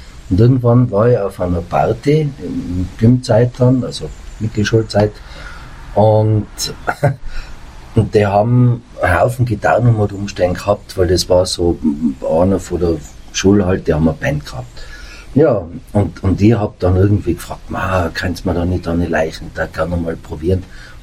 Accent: Innsbruck, Tyrol, Austria; aber so mit 5, 6 Jahren war dann Innsbruck bei mir und bin dann in Innsbruck einfach schulgegangen, aufgewachsen. Also man fühlt sich schon als Tiroler, aber man hat die steirischen Wurzeln, auf die ich auch stolz bin.

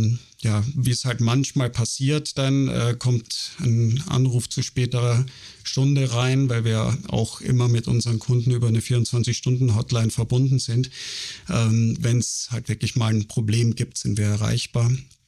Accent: Austria; born there; Schon seit über 25 Jahren jetzt mittlerweile bin ich im Norden unterwegs, bin gebürtiger Österreicher, habe mich aber in meine zweite Heimat Finnland unsterblich verliebt und bin da jedes Jahr mehrere Monate da oben.

